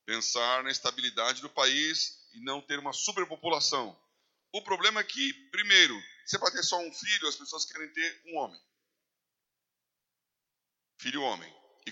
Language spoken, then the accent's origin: Portuguese; Brazil; Ela falou, de onde você é? Sou do Brasil.